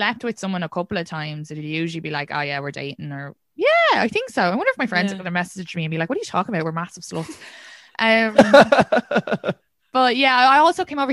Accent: Leixlip, Kildare, Ireland; now in New York, United States; So if I'm in, like, I grew up in Leaslip and I'm in Leaslip and fucking Paul murders me, there's not a big pool for them to pick out.

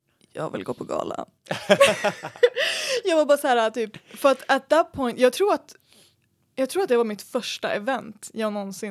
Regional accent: Norrland, Sweden; För att jag är ju från Norrland.

